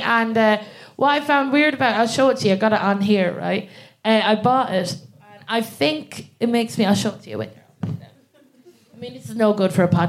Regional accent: Ireland; moved away as an adult; now in England; so I'm from Ireland and I moved to England about, I'd say about 4 years ago now at this

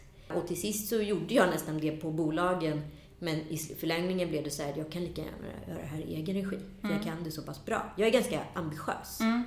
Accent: Garphyttan, Örebro County, Sweden; also born or lived in India / Kullavik / Strömstad; Jag är född i Indien, adopterad till Sverige 2,5. Då bodde jag fram till jag skulle fylla 10 år i en liten by eller ort utanför Örebro som heter Garphyttan. Efter det flyttade vi till Kullavik, strax utanför Särö i Göteborg.

